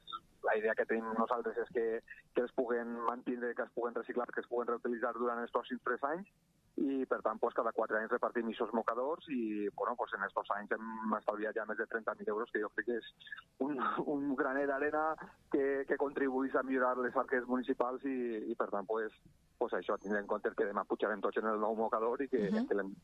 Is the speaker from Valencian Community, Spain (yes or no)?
yes; Betxí, Valencian Community, Spain; especialment per als que som de Betxí